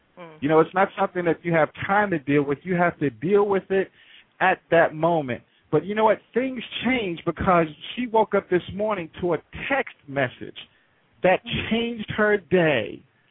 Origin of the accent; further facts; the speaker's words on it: New York City, New York, United States; growing up in the Bronx, New York City, while it was the murder capital of the world, I didn't have a huge outlook for life.